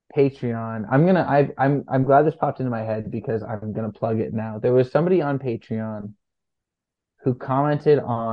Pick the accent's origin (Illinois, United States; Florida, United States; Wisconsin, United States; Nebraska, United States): Florida, United States; I grew up in Pinellas County.